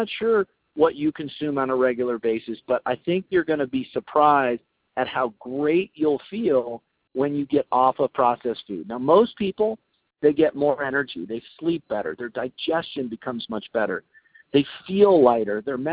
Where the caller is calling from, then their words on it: Weldon, California, United States; I'm calling in from Weldon, California, just outside the Native Springs Oasis Retreat in beautiful California.